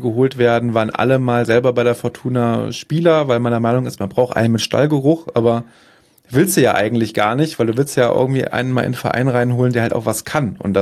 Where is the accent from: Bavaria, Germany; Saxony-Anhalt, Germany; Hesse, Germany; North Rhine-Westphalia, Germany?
North Rhine-Westphalia, Germany; Düsseldorf; Ich war jetzt als Düsseldorfer mehr im Frankfurter Stadion als beim eigenen Team.